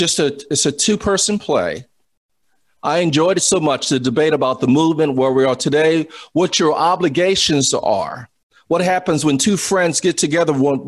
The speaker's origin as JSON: {"language": "English", "region": "Louisiana", "country": "United States", "said": "Okay. Monroe, I'm from Louisiana. Stayed in Monroe."}